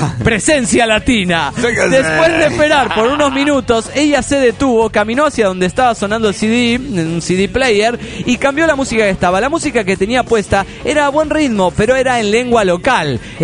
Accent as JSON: {"language": "Spanish", "country": "El Salvador", "said": "Yo le dije, soy del Salvador, cuna de valientes."}